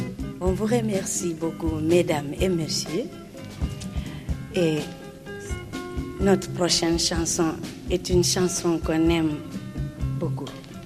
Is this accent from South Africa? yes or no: yes; South Africa; Moi, je viens d'un pays, l'Afrique du Sud en particulier, qui est très difficile pour nous.